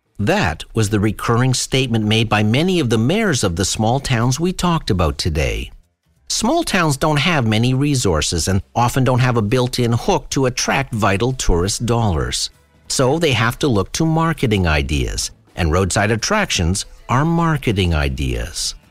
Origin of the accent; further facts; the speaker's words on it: Sudbury, Ontario, Canada; Whenever I tell someone I'm from Sudbury, I almost always hear, I've been to the Big Nickel, in response.